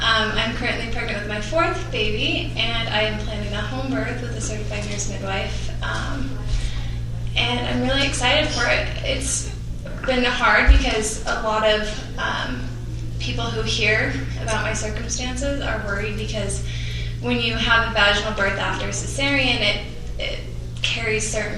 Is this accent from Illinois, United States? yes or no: no; California, United States; I grew up in California, which I think helped to give me a little bit more expansive idea of how to question my surroundings